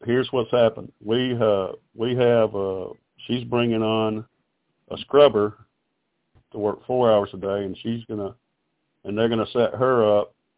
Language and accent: English; Alabama, United States; I'm from Alabama.